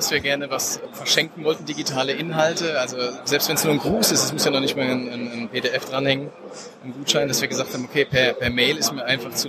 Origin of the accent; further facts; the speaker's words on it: Katzweiler, Rhineland-Palatinate, Germany; Wir kommen aus der Nähe von Kaiserslautern. In Katzweiler sind wir stationiert sozusagen.